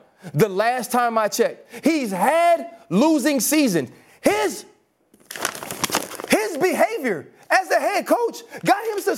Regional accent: New Orleans, Louisiana, United States; And I'm from New Orleans. Ain't nobody kiss more babies than Drew Brees.

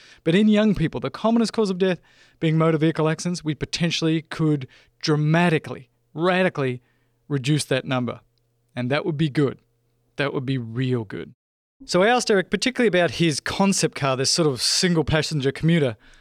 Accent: Australia; I grew up driving in Australia on the farm, 12-year-old.

